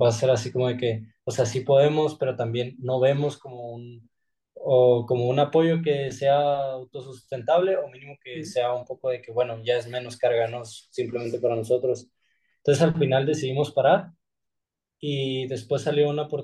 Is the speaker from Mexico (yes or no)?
yes; Mexico